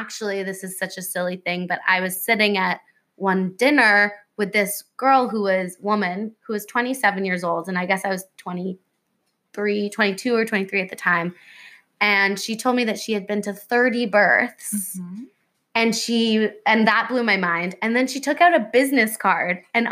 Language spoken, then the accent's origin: English; New York City, New York, United States; So I grew up in New York City, New Yorker, born and raised. I lived in a really big apartment building on the Upper West Side with lots and lots of families.